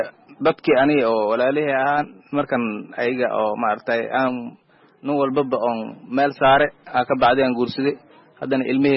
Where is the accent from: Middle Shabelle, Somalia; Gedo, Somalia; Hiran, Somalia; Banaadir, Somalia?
Gedo, Somalia; Bardera; waxaan ka soo qaxnay bar dheera tuuladeeda meel la dhahay warharan